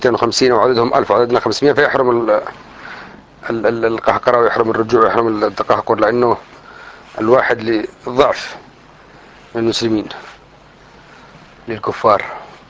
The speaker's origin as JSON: {"language": "Arabic", "country": "Yemen", "said": "هذه عملت مشاكل عندنا في اليمن لما حدثت الحرب بين الشمال والجنوب"}